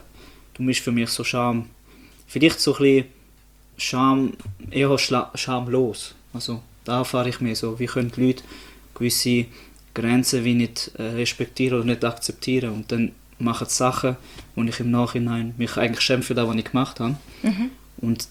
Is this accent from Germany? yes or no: no; Neuhausen, Schaffhausen, Switzerland; Wird 29 im Sommer. Mhm. Wohne, oder nicht nur wohne, sondern bin aufgewachsen in Neuhausen.